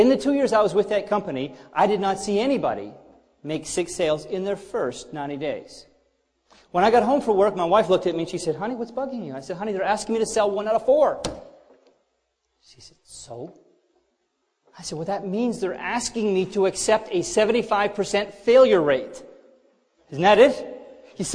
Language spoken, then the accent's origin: English; Canada; now in United States; I moved to this country. Couldn't speak a lick of English. Well, at least my wife didn't think I did very well. I'm from Canada, but she had to learn me how to talk Southern.